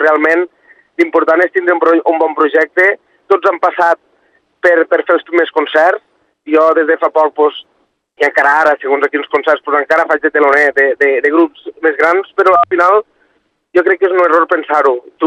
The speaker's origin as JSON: {"language": "Catalan", "region": "Catalonia", "country": "Spain", "said": "jo vinc del Delta l'Ebre"}